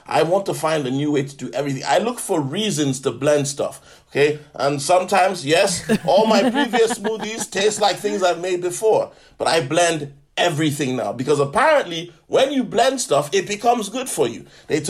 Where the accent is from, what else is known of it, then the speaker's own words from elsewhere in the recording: London, United Kingdom; As a Londoner, can you imagine like Boris Johnson?